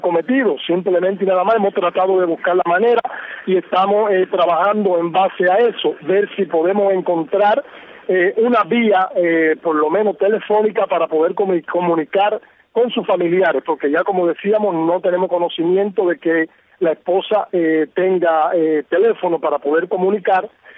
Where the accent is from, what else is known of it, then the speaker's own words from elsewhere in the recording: Cuba; por venir a hacer asistencia a Santiago de Cuba como un cubano más